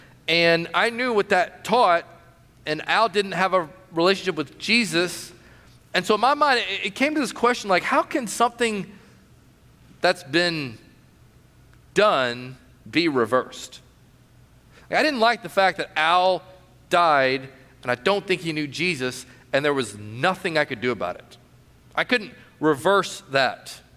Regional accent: Knoxville, Tennessee, United States; I'm from Knoxville, Tennessee. I'm a huge Tennessee Volunteer fan.

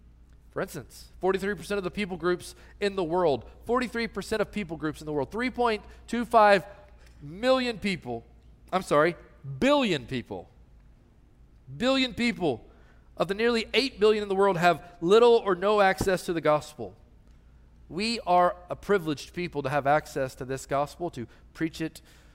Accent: Knoxville, Tennessee, United States; I grew up in South Knoxville, Tennessee.

